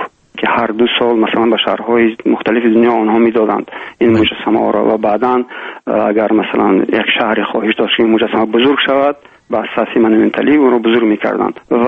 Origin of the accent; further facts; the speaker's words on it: Tajikistan; عضو خارجی این آکادمیا به عنوان یک تاجیک